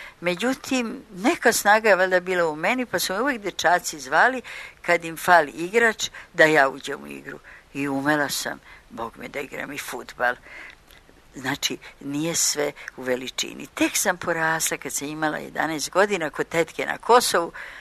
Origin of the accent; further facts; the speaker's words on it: Novi Sad, Vojvodina, Serbia; now in Belgrade, Serbia; I tako sam ja postala Beograđanka, a u stvari sam rođena u Novom Sadu, koji je moj dragi rodni grad, rođena u jednoj senovitoj divnoj ulici Lukijana Mušickog.